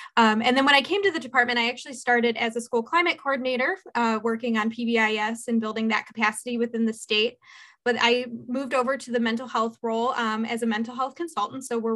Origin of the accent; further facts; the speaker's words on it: Cleveland, Ohio, United States; I'm from the Cleveland area originally.